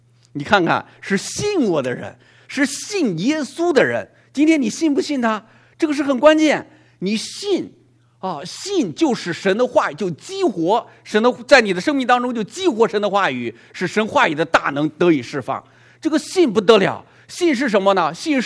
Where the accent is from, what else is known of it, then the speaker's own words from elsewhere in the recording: Henan, China; 我们河南人喊比爸爸更大年龄更大的长辈，叫大爷